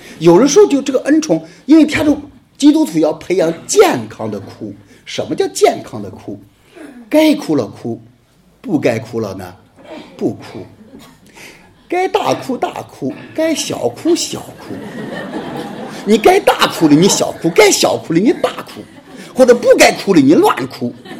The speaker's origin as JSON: {"language": "Chinese", "region": "Hebei", "country": "China", "accent": "Hebei", "said": "跳哭是我们河北话"}